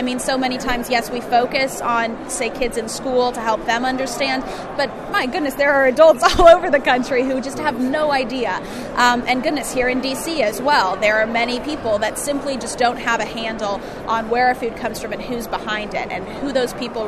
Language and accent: English; Nebraska, United States; I grew up in western Nebraska, the middle of seven children. My hometown's about 8,000 people, and I grew up around agriculture my whole life